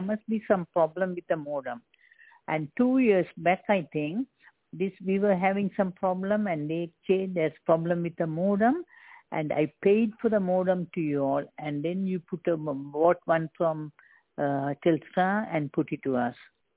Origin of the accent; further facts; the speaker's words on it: India; I am also from India.